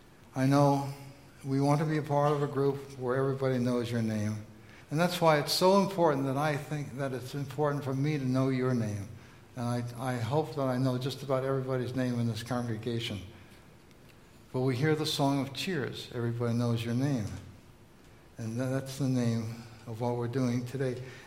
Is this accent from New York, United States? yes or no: yes; New York City, New York, United States; I can remember as a kid and growing up in New York City, in my neighborhood, holding my breath and wondering if I was going to be chosen to be on a team.